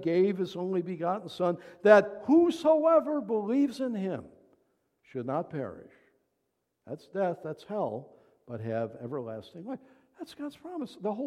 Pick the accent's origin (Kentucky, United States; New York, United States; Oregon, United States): New York, United States; Well, most of you know that I'm from Niagara County, New York, and that's Niagara Falls, Buffalo area.